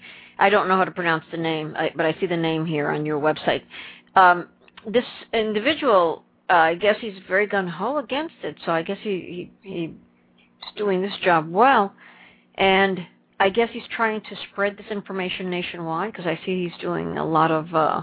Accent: New York, United States; I'm from New York. I'm a transplant, like everyone else.

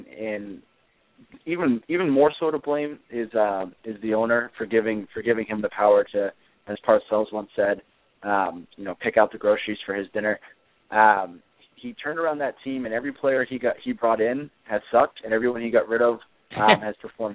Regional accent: New Hampshire, United States; I grew up in New Hampshire, so Chip Kelly's kind of a legend in New Hampshire.

